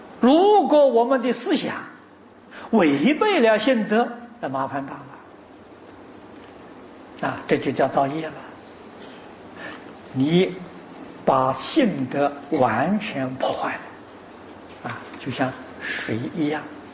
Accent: Anhui, China; 我记得我小时候，啊，我是安徽人，我们安徽省这一个省，听说只有一部半大藏经，

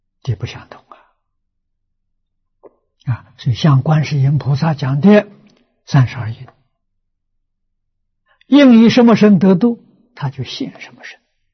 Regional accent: China; 释迦桓音是33天的天主，我们中国人称他为玉皇大帝。

